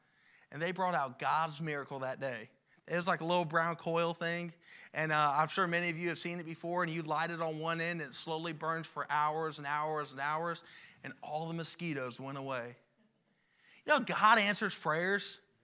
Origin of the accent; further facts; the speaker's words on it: Cincinnati, Ohio, United States; Because like I said, I'm from Cincinnati, so I'm used to losing.